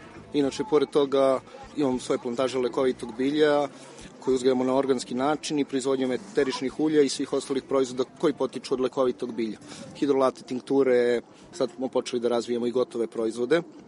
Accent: Bor, Southern and Eastern Serbia, Serbia; zato što sam ja rodom iz Bora. Mislim da je zagađeno sve što postoji ovde.

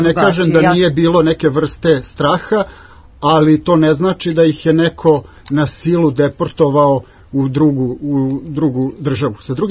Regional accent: Vojvodina, Serbia; Ja sam iz Vojvodine i dosta dobro poznajem događaje 90. godina.

